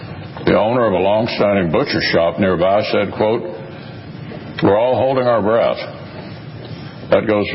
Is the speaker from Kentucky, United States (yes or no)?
yes; Louisville, Kentucky, United States; As the owner of a coffee house in my hometown of Louisville